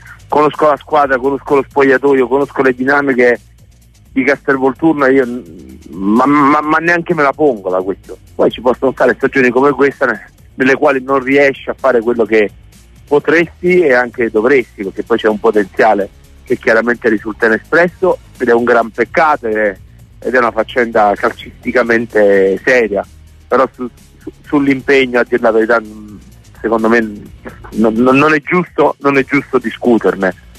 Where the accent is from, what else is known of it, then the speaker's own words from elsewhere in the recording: Naples, Campania, Italy; e anche Napoli in certi momenti tira fuori il peggio di sé e da napoletano